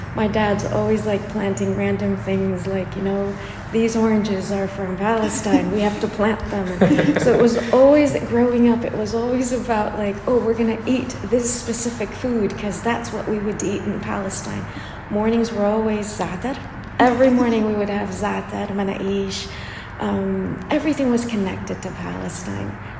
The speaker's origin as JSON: {"language": "English", "country": "Canada", "tie": "born or raised there", "said": "I had the privilege of growing up in Canada with international students. At the same time, I had the privilege of having deep roots into Palestine, being home and having my parents who speak with very heavy Arabic accents."}